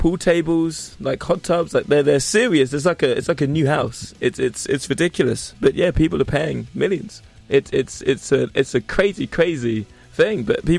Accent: England, United Kingdom; I am black British, sir.

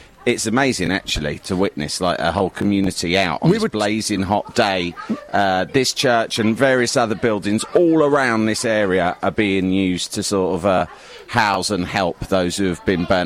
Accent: London, United Kingdom; this is my area, it's where I grew up in West London. I lived just around the corner from here for 10 years, and so I know a lot of people, I know this area well, and it is very multiracial, yeah.

